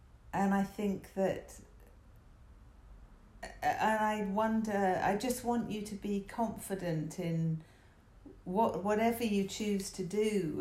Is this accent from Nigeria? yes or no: no; London, United Kingdom; now in United States; I grew up in London, as you know, and with an American father, and I had an American passport